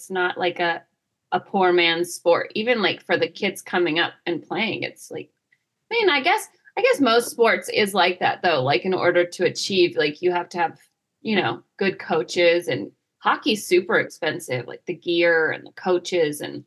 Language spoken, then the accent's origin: English; Georgia, United States; Like, my mom's Italian, but we grew up in Georgia, so...